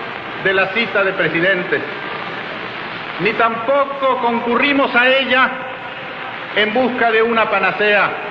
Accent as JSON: {"language": "Spanish", "country": "Peru", "said": "los pioneros de la integración en América somos los peruanos."}